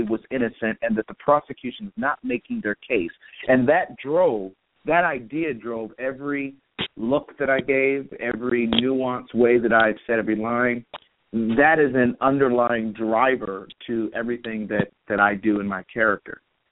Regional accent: Plano, Texas, United States; You know, I started in Dallas. As I said, I grew up in Plano.

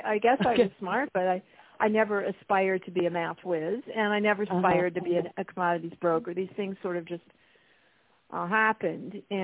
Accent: New York City, New York, United States; also born or lived in Hong Kong; I was born in New York City, and was raised in an Irish family, and that is went to school back east.

